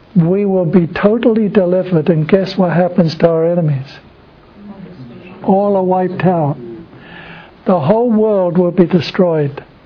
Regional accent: England, United Kingdom; I grew up in England.

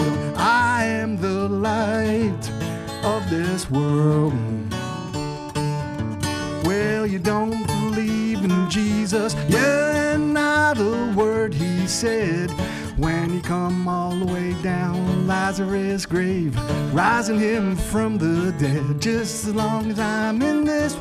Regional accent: Brooklyn, New York, United States; I grew up in, you know, in New York City. I grew up in Brooklyn when it meant something.

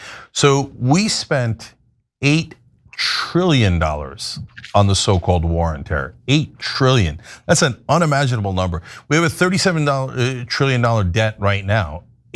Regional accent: Turkey; now in United States; Look, I'm from Turkey originally, but I'm an American.

